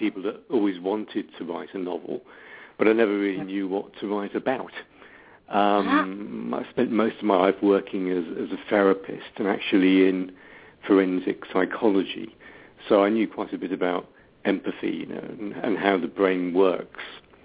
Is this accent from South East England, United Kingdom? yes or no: yes; South East England, United Kingdom; now in Wales; Actually, I'm not on the Isle of Wight. I'm from the Isle of Wight originally, but I now live in South Wales, which is a little country just next to England.